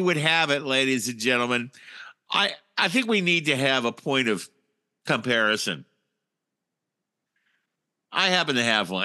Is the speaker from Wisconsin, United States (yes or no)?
no; Boston, Massachusetts, United States; I was brought up in Boston. That's what Trump sounds like.